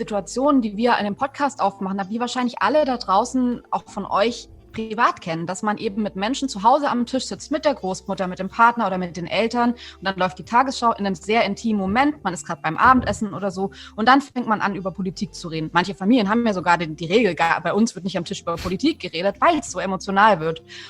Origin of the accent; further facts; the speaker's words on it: Southern Germany, Germany; Und ich bin halt in Süddeutschland auf dem Land aufgewachsen. Es dauert irgendwie 100 Kilometer zur nächsten Stadt zu fahren und meine Großeltern kamen aus der Landwirtschaft